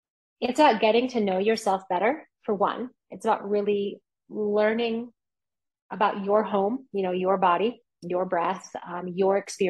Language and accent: English; Midwest, United States; I grew up in the Midwest.